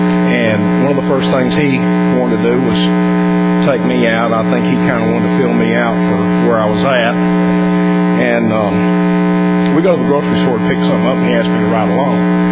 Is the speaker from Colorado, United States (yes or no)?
no; Alabama, United States; When Kathy and I first met, we met at Florida College. I was from Alabama.